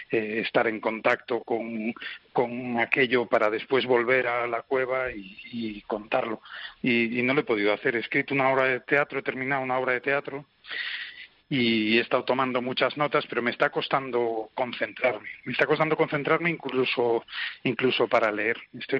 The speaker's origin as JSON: {"language": "Spanish", "region": "Galicia", "country": "Spain", "lives_now": "Madrid, Spain", "said": "Yo escribo generalmente acerca de mi tierra, y aunque vivo en Madrid, necesito pasar por la ría, pasar por Galicia"}